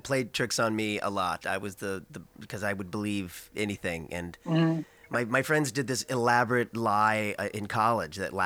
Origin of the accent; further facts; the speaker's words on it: Columbia, Missouri, United States; I grew up in Columbia about an hour and a half away.